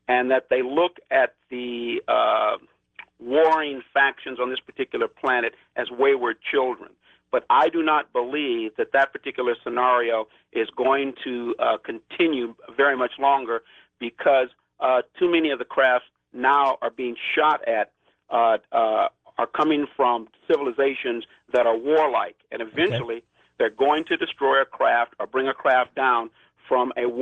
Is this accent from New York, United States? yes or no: no; Los Angeles, California, United States; I know it because since I was 3 years old, and I'm an American from Los Angeles